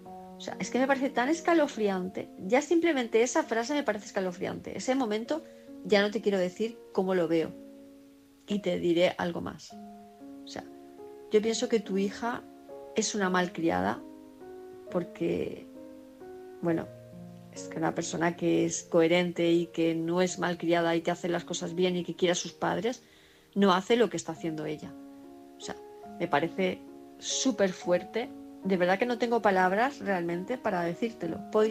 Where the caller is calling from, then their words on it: Palma, Balearic Islands, Spain; de Palma de Mallorca